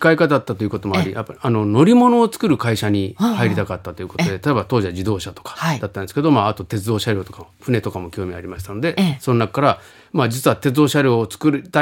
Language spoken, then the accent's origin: Japanese; Yokohama, Kanagawa, Japan; はい、横浜出身です。